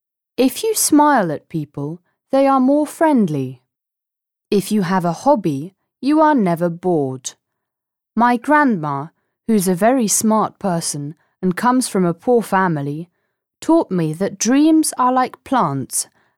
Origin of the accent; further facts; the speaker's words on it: Chicago, Illinois, United States; I'm from Chicago, and I would like to talk to you about changing the world.